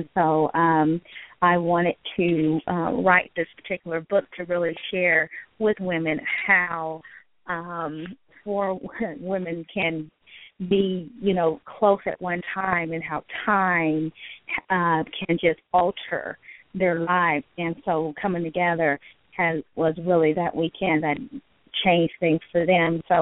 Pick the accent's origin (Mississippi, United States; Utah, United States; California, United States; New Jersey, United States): California, United States; Sure. I am from the Northern Bay Area in California. I live in a city called Antioch near the San Francisco Bay Area.